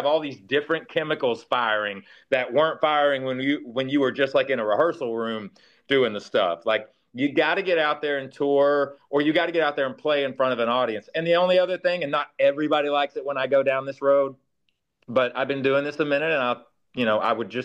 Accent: the South, United States; You know, we were all born and raised in the South.

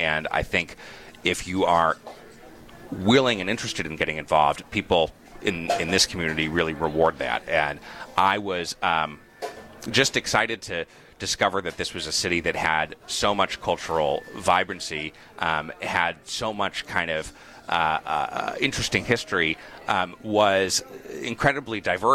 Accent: Utah, United States; also born or lived in Wisconsin; I grew up mostly in Utah, where my dad was a professor at the University of Utah. But family's originally from Wisconsin.

